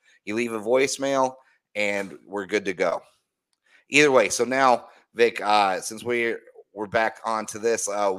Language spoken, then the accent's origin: English; Denver, Colorado, United States; see, I grew up in Denver, so the Oklahoma Nebraska was one of the biggest rivalries to me in college football.